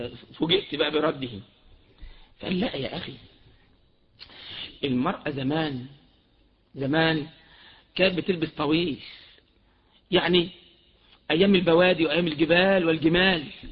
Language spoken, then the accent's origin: Arabic; Egypt; بعض أهل البدع عندنا في مصر ممن يطعنون في البخاري